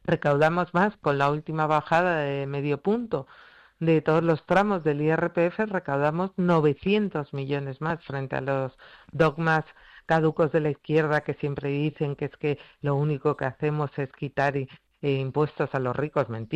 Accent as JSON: {"language": "Spanish", "region": "Community of Madrid", "country": "Spain", "said": "cosa que ya nos revela incluso como madrileños y como conjunto de españoles."}